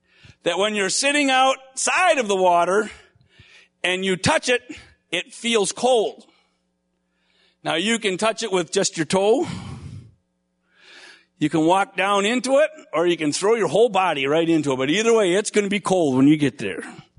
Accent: Menasha, Wisconsin, United States; I grew up in Menasha, Wisconsin. Paper mill center of the world when I was growing up.

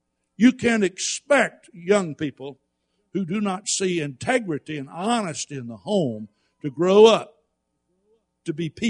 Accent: the South, United States; I develop an appetite for Southern food because I grew up in the South.

